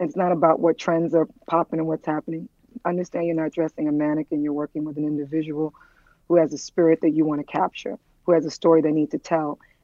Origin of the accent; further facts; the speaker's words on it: Bronx, New York, United States; also born or lived in Antigua; In the boogie down. I grew up in the Bronx. I was born in Antigua in the West Indies, but I grew up in the Bronx.